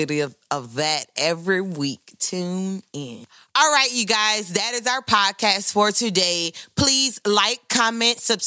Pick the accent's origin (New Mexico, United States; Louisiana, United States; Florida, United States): Louisiana, United States; New Orleans; I'm from New Orleans, baby, and we ain't do that.